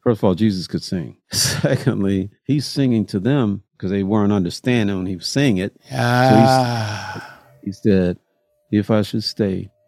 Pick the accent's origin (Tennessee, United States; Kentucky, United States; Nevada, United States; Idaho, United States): Tennessee, United States; Memphis; now in Houston, United States; I'm from Memphis, but Texas Southern. So now I'm in Houston.